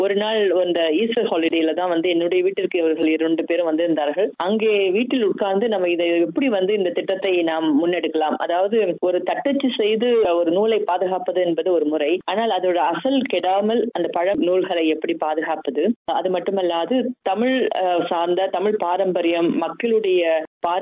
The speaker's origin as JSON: {"language": "Tamil", "country": "Malaysia", "tie": "born or raised there", "said": "நானும் எனது சகோதரி ரெண்டு பேர் தான், நாங்க வந்து மலேசியால தான் பிறந்தோம். அங்கேயே படிச்சு அதுக்கப்புறம் நான் அங்கேயே என்னுடைய ஆரம்ப நிலை கல்வி எல்லாம் முடிச்சுட்டு"}